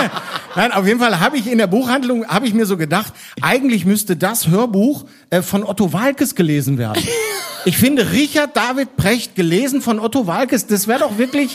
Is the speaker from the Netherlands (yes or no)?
yes; Netherlands; Das wäre für mich nochmal als Niederländer so ein Circle of Life.